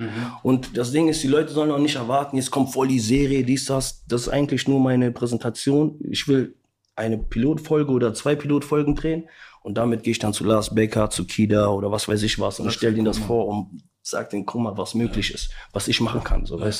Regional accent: Trier, Rhineland-Palatinate, Germany; Mann, ich komme aus Trier.

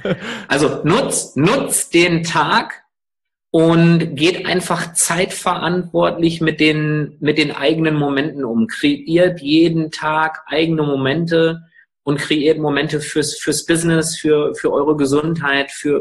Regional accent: Bünde, North Rhine-Westphalia, Germany; Irgendwo aus Bünde, und wir sehen uns in Kölle.

